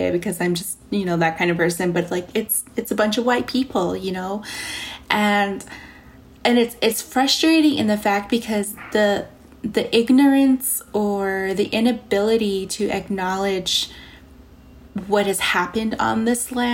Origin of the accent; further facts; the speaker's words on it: Navajo Nation, United States; So I come from the Navajo Nation and, you know, we have some fast and fantastic places out there, you know, like Antelope Canyon and all of these beautiful, you know, Monument Valley